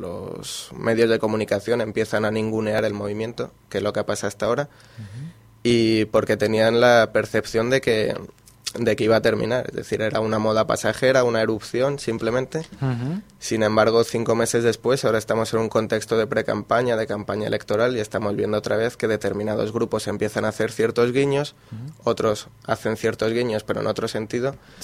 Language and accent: Spanish; Madrid, Community of Madrid, Spain; yo por ejemplo soy de Madrid